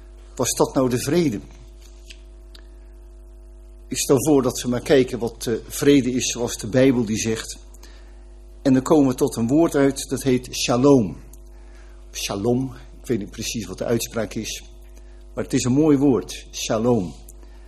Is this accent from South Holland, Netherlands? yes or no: yes; Katwijk, South Holland, Netherlands; Die ken ik goed, want ik kom uit Katwijk.